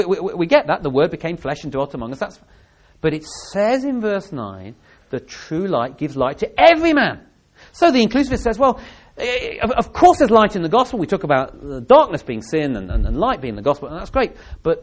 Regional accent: England, United Kingdom; because I'm an Englishman.

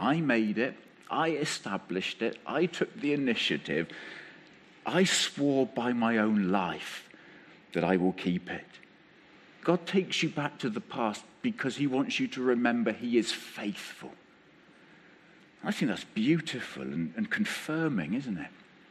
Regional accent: South West England, United Kingdom; It's okay, I'm from Wiltshire. We haven't mastered the front door yet.

